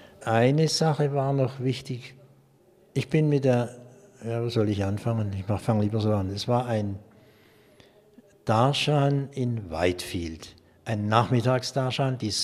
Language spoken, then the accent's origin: German; Baden-Württemberg, Germany; Ich stamme aus dem Südbadischen, nahe bei Basel.